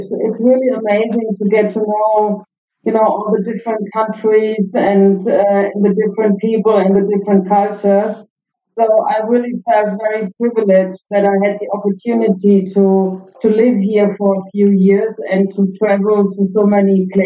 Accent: Germany; now in Johannesburg, South Africa; I'm actually from Germany, and I've been living here in Johannesburg for the last 3.5 years, and my time here in South Africa is actually coming to a close.

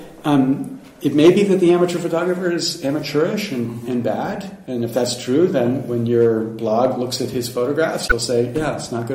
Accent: Pennsylvania, United States; I grew up in Pennsylvania, steel workers in Pennsylvania used to have a great job

